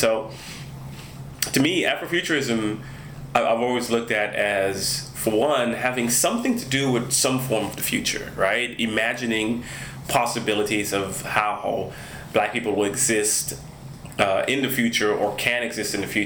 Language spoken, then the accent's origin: English; Trinidad & Tobago; growing up in Trinidad when I was smaller, I had folk tales from my grandmother. I had folk tales from the community. I grew up in a community that was a mix of persons of African descent, Afro-Creolized people